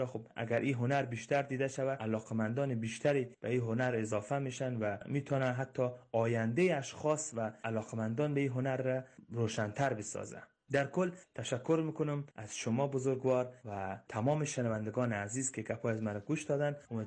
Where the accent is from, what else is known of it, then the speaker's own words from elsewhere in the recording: Iran; من چون در ایران به دنیا آمدم و اینجا کلان شدم، فعلا برنامه ممی است که همینجا فعالیت بکنم